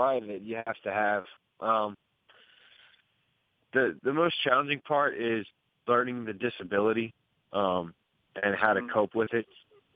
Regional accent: Havre de Grace, Maryland, United States; born there; I was born in Havre de Grace, and I went to Aberdeen and Edgewood High School.

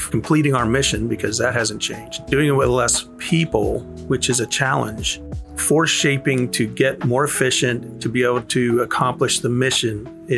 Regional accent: Pittsburgh, Pennsylvania, United States; So I came into the world in Pittsburgh in the early 60s.

